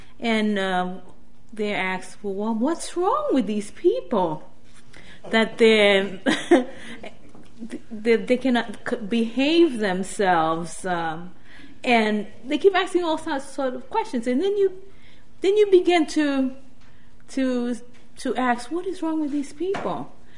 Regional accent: Brooklyn, New York, United States; also born or lived in Haiti; I'm from Haiti originally, but I grew up in Brooklyn. I did all my schooling in Brooklyn

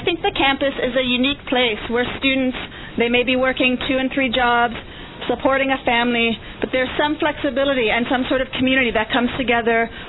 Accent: Guelph, Ontario, Canada; Because I grew up in Guelph

